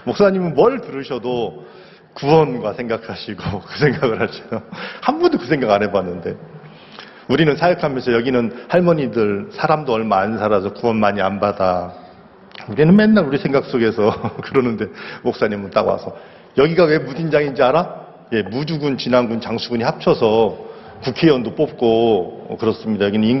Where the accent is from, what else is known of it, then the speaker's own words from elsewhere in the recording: Daejeon, South Korea; also born or lived in Seoul; 저는 태어나긴 서울서 태어나고 자라기는 주로 대전에서 자라고 서울에 외갓집이 막 친척들이 많고 서울 대전을 주로 어렸을 때 쭉 컸어요.